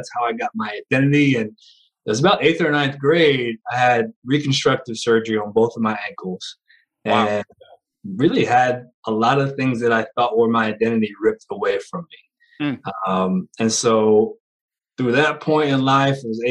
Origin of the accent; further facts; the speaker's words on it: Bridgeport, Connecticut, United States; now in Omaha, United States; I'm from the East Coast originally. And so I was actually born in Connecticut and, you know, and born in Bridgeport, Connecticut, and beautiful upbringing